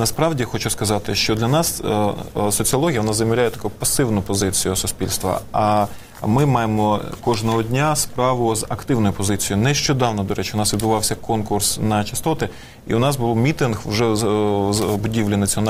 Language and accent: Ukrainian; Crimea, Ukraine; Спасибо, я прекрасно, як кримчанин, розуміє російський язик.